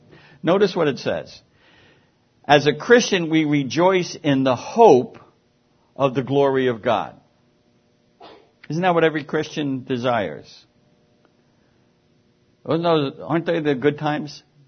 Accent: Manhattan, New York, United States; born there; You know, not being a farm boy. I mean, I was born in Manhattan.

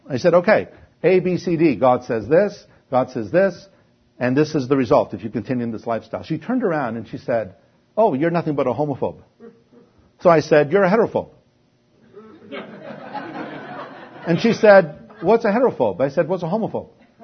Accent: Canada; your congressmen, I'm Canadian, but your congressmen

